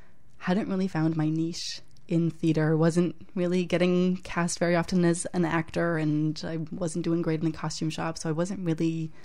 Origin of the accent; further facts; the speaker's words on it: London, Ontario, Canada; I grew up in London, Ontario. I was raised in a Christian community, a really close-knit Christian community.